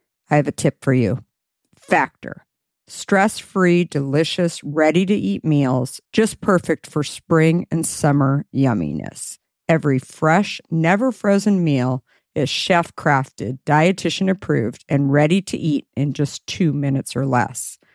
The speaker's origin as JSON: {"language": "English", "region": "Arizona", "country": "United States", "tie": "born or raised there", "said": "I grew up in Arizona. So it was just super perfect."}